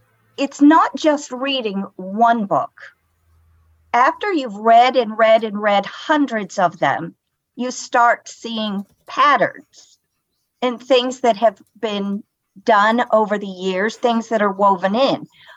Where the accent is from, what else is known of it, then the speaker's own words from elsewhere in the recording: West Virginia, United States; accent: West Virginia; Okay, well, I have a West Virginia accent